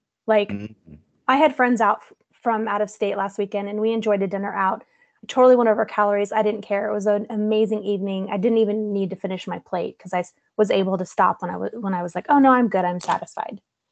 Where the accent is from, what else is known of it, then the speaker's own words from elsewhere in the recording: Missouri, United States; I'm from Missouri, and I flew back home and we did a surprise party for her 70th birthday.